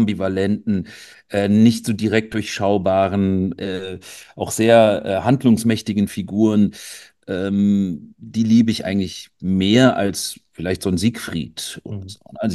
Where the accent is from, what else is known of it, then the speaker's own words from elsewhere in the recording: North Rhine-Westphalia, Germany; born there; now in Munich, Germany; Da ist meine Heimat, nämlich in München. Und zwar auch schon sehr lange wohne ich in der Stadt und habe sie gebürtig eigentlich vom Niederrhein kommt, dann irgendwann lieb gewonnen. Was für ein Rheinländer